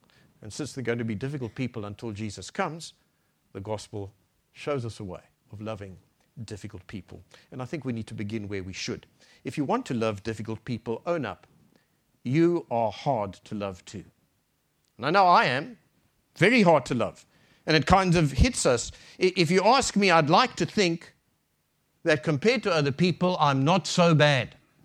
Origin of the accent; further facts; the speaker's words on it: Cape Town, Western Cape, South Africa; Some of you know that we come from Cape Town.